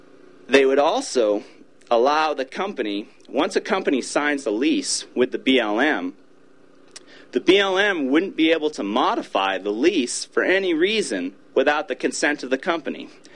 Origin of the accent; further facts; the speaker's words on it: United States; as an American person, which I'm reluctant to admit, but I was born into it